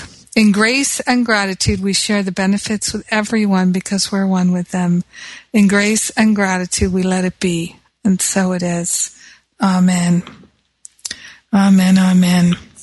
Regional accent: United States; now in France; They say France, but I still say France because I'm American.

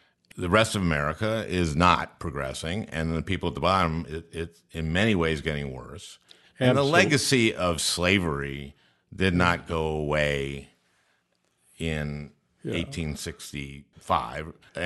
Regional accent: St. Louis Park, Minnesota, United States; I was born in 1951. I grew up in St. Louis Park, middle class. Dad was a printing salesman. Didn't graduate high school.

